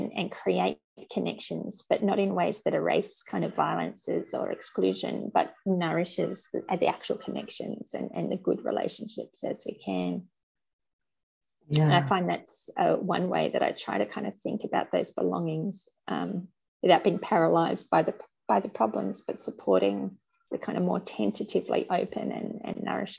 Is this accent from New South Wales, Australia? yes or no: yes; Sydney, New South Wales, Australia; born there; being of English, Welsh and Irish descent heritage. I was born in Sydney, and then have moved around and now been on Goombenga country for the last 7 years.